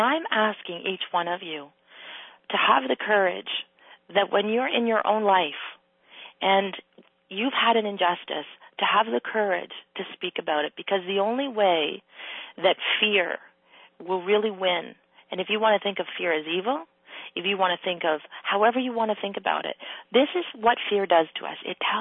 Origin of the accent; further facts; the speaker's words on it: Canada; and even here in Canada because I'm Canadian.